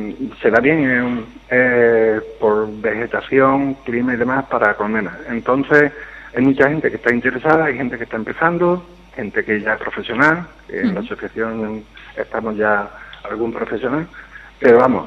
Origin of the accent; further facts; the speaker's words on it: Alcaracejo, Andalusia, Spain; Yo, por ejemplo, no soy de aquí, de Villanueva del Duque, soy de Alcaracejo.